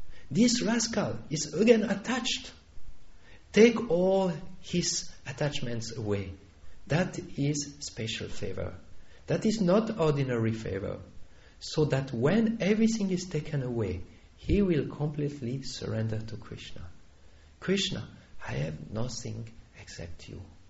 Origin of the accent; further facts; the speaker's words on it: Switzerland; So I said, "I'm from Switzerland."